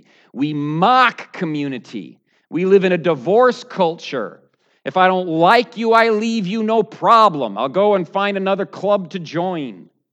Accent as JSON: {"language": "English", "country": "United States", "said": "America, and I speak of America because I'm American and I'm most familiar with my own culture"}